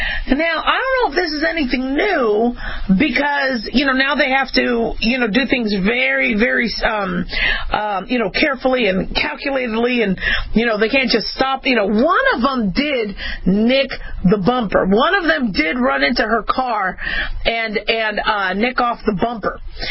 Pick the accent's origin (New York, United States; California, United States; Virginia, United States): California, United States; Los Angeles; born there; I was born in Cedars of Lebanon, which is now called Cedars of Sinai. So I was born there, but I remember living off of the DeSoto exit.